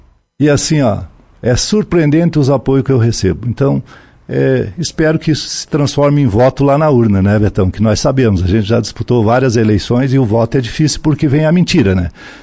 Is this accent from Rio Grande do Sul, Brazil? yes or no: yes; Monte Alegre dos Campos, Rio Grande do Sul, Brazil; da minha terra natal, Monte Alegre dos Campos, que eu sou filho de Monte Alegre, nasci lá na Enxovia, lá.